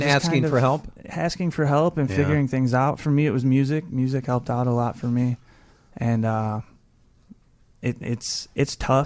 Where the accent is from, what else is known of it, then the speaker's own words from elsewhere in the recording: Morris, Illinois, United States; I grew up in Morris, Illinois.